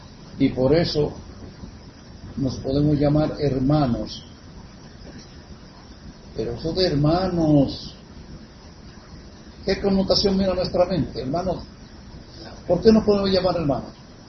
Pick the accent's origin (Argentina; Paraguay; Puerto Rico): Puerto Rico; En el contexto de puertorriqueños, que nacimos y nos criamos aquí en Puerto Rico